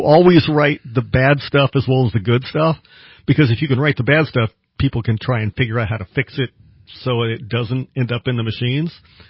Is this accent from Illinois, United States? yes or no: yes; Salem, Illinois, United States; originally Southern Illinois.